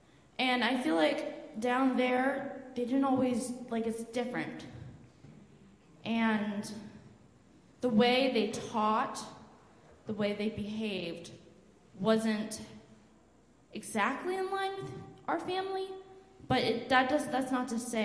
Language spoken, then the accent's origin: English; the South, United States; but I'm from the South, if I'm pretty sure y'all know that, though. And after I moved up here, I started noticing things.